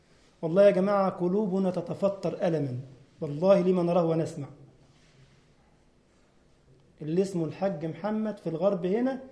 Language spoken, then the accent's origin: Arabic; Egypt; في الوقت ده كانت عندنا في مصر بتعمل حوالي 1,000 جنيه مصري